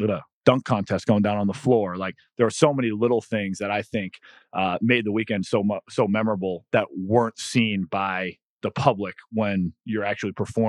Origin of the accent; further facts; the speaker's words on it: Arlington, Massachusetts, United States; Like, we grew up in Arlington, Massachusetts. We grew up with no ties to pro sports